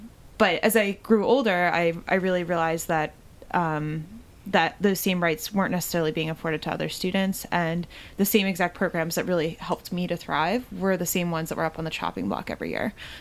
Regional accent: Upper Darby, Pennsylvania, United States; So I grew up here in Upper Darby, and went to the public schools here in Upper Darby, you know, my whole public school career, K through 12.

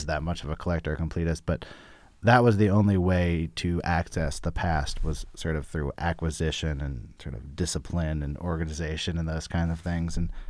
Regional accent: California, United States; We're both from that era. We're both from the Bay Area.

